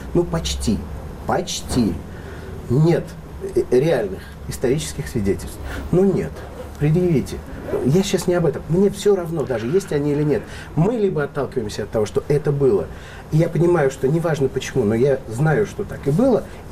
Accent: Armenia; Я армянин, радиоведущий.

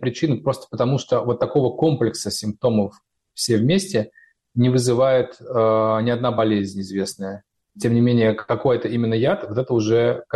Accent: Russia; moved away; Ну вот я прожил в России 38 лет. Никогда никакой самодеятельности я не видел. Я родился в Советском Союзе

